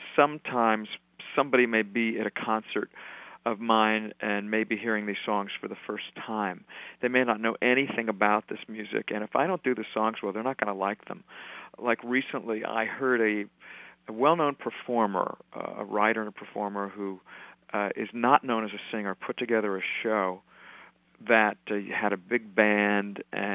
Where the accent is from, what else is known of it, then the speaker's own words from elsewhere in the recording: Columbus, Ohio, United States; And growing up in Columbus, Ohio, I took piano lessons from a lady named Marjorie Cook, who taught me chord substitutions